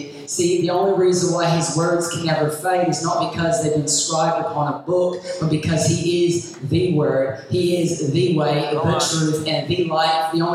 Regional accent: United States; I grew up in the United States and was brought up going to church and things like

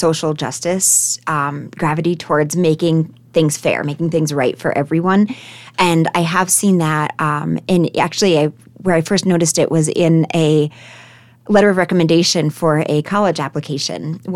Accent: Saratoga Springs, New York, United States; Yeah, Saratoga Springs was, you know, the town that I was most connected to. And that is interesting because it's also a very tourist-based historical city. It was small at the time.

